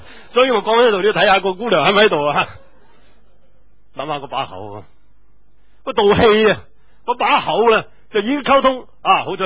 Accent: Guangdong, China; 佢对我哋广东人都唔系几客气

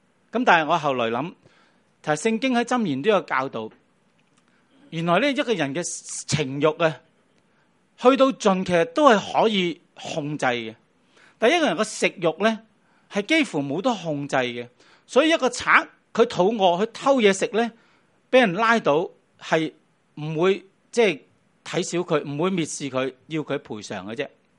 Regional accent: Hong Kong; 咁我哋香港人可能呢一代好少挨饿咧

